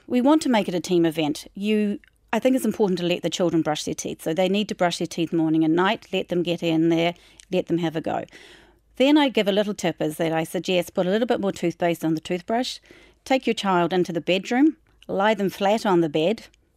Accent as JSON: {"language": "English", "country": "New Zealand", "tie": "born or raised there", "said": "I know I'm from New Zealand. It's a different system over there. When I was a child, it was run through the schools."}